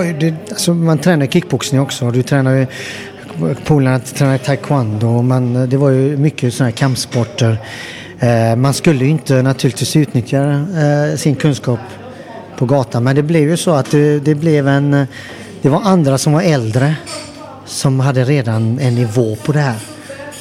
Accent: Gothenburg, Västra Götaland County, Sweden; Alltså det fanns ju inte så mycket alltså gratis där jag växte upp.

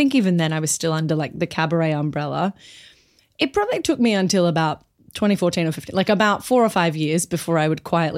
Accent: Brisbane, Queensland, Australia; now in Perth, Australia; I'm from Brisbane mostly.

